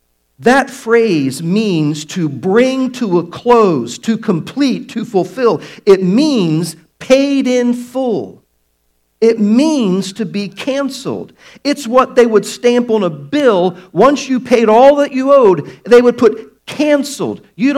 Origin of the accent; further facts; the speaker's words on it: Baltimore, Maryland, United States; As you know, I'm from Baltimore. I've been over that bridge.